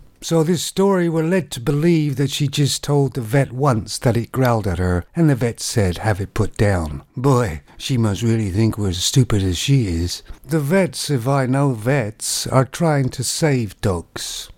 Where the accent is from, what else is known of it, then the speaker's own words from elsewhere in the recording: Canada; I'm from Canada